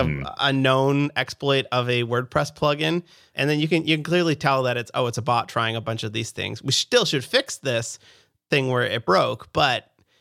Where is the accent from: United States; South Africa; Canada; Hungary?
Canada; I'm a developer from Canada.